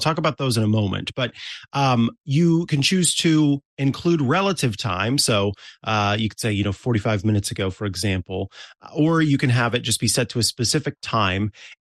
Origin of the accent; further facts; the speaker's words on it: St. Joseph, Missouri, United States; And St. Joseph, Missouri, where I'm from, was not one of these cities.